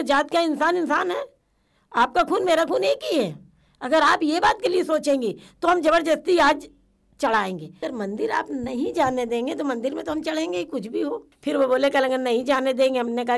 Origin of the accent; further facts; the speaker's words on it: Kanpur, Uttar Pradesh, India; अपने बचपन में हम कानपुर में रहते थे और 8 तक मैंने पढ़ाई की।